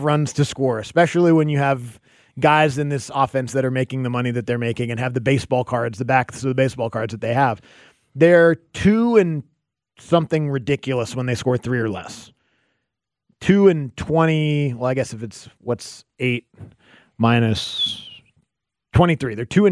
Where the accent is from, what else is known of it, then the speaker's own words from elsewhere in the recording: Seattle, Washington, United States; born there; You know, I was born in Seattle.